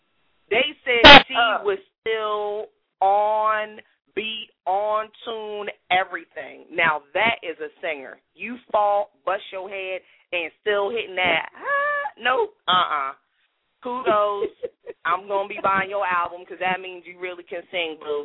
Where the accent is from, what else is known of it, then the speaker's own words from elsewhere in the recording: Maryland, United States; And, you know, we're from Maryland, and she's from the East Coast.